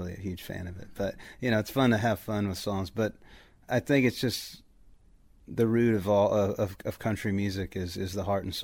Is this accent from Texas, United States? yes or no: yes; Texas, United States; You know, I grew up in Texas and started touring the U.S., and it was like, there's more farms in New York State than there are everywhere.